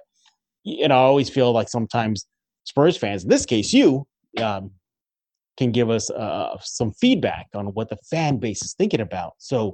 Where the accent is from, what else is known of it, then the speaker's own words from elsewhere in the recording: San Antonio, Texas, United States; There were times I remember growing up in San Antonio when in the news it was talk about potential of the team leaving the city, leaving, being relocated.